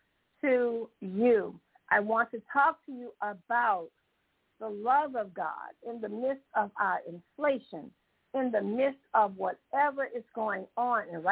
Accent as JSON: {"language": "English", "town": "New Orleans", "region": "Louisiana", "country": "United States", "said": "I'm your host … I'm hailing from the Crescent City, the beautiful city of New Orleans, where it's a party all the time somewhere."}